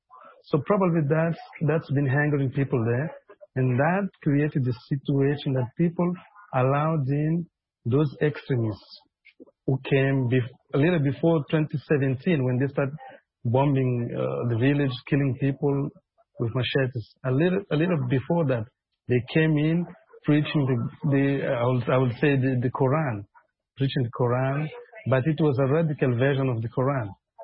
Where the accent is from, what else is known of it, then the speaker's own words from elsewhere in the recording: Mozambique; I'm a journalist from Mozambique.